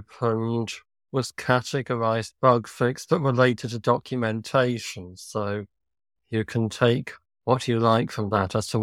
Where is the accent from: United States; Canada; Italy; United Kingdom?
United Kingdom; from the United Kingdom, and I work as a full-stack developer at a mainly e-commerce-focused web development agency